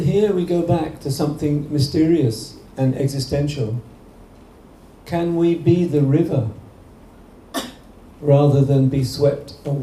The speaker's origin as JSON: {"language": "English", "region": "England", "country": "United Kingdom", "said": "being very English in my bones, I'm really interested in what's going on there."}